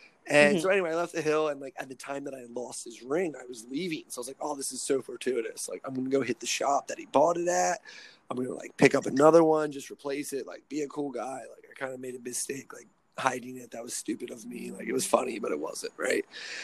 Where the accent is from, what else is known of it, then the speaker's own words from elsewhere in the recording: East Coast, United States; I'm from the East Coast, so it's a little, like, tighter out there.